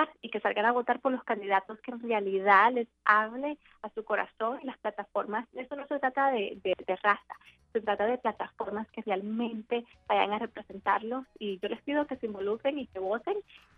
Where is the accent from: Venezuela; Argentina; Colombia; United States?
United States; Chelsea, Massachusetts; Yo me crié en Chelsea. Yo nací en Cambridge, pero allí me crié.